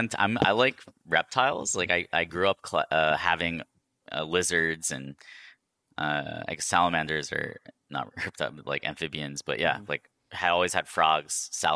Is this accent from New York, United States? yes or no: yes; New York, United States; So I was born in New York and I grew up there for the most part.